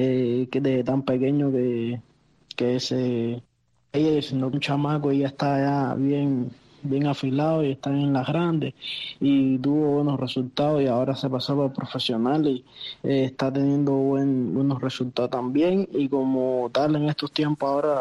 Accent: Havana, Cuba; born there; Sí, en la capital.

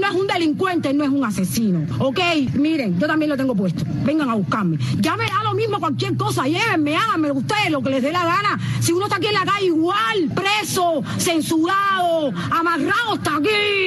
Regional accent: Cuba; nosotros no somos el pueblo, nosotros somos cubanos y también tenemos derechos.

